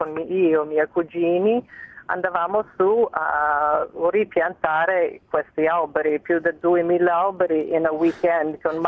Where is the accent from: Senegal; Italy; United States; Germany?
United States; Wisconsin; la mia terra, si dice bella forte.